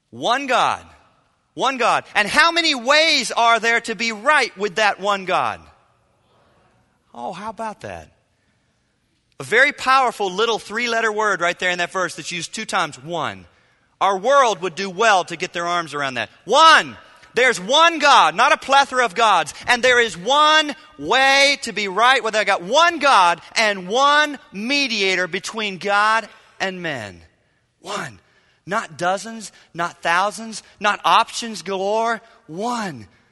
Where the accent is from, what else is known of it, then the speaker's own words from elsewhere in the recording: the South, United States; That is not the heart and soul of Christianity, but I grew up in the South where you'd think that was.